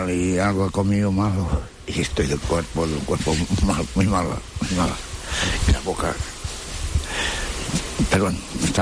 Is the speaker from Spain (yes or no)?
yes; Galicia, Spain; Yo soy gallego. Gallego. Soy gallego.